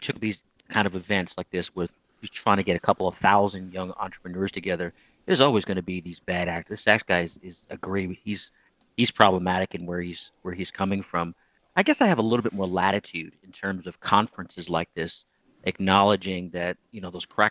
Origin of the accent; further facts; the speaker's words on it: United States; And to me, as an American